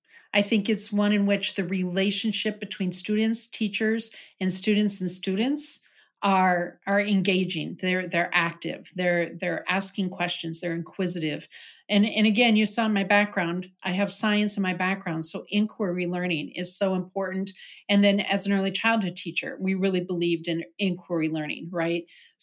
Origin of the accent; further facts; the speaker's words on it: South Dakota, United States; now in Nebraska, United States; I come from South Dakota. I now live in Nebraska, but I come from South Dakota.